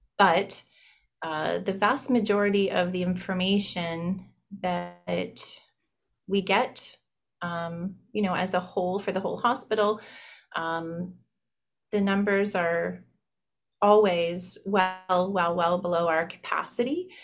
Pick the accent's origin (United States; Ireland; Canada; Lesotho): Canada; Barrie, Ontario; So I'm born and raised in Barrie, and my family and my husband's family are here, and we're raising our family here too.